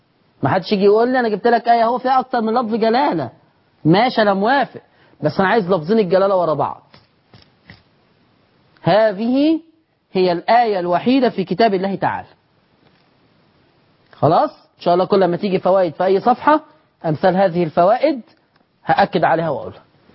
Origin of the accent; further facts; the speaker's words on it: Egypt; أن يحفظ بلدنا مصر